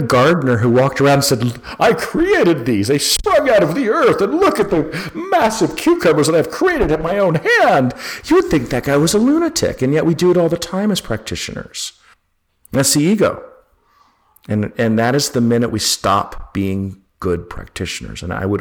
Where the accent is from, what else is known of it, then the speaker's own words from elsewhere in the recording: Utah, United States; also born or lived in Berkeley, California; now in Georgia, United States; And I grew up in Utah and I live in the Bible Belt. So now in Georgia.